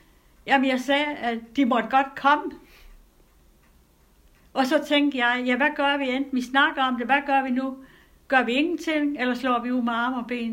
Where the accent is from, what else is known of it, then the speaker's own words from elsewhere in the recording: Odense, Region of Southern Denmark, Denmark; Fordi jeg er opvokset i Odense, hvor vi kom rigtig meget på teateret.